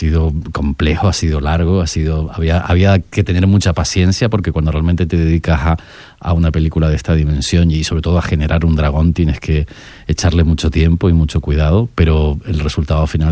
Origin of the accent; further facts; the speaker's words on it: Canary Islands, Spain; born there; Yo nací en una isla, en Tenerife, ¿no?